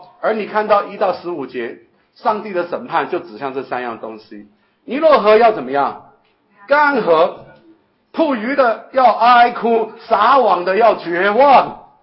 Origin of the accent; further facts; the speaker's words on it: Sichuan, China; 对，我们那一代的川北的文化，这是叫善鬼的文化。